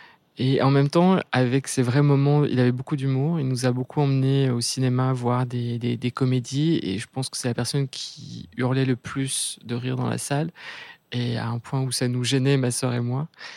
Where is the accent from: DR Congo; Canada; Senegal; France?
France; Paris, Île-de-France; J'ai grandi à Paris, dans une famille avec pas mal de frères et sœurs.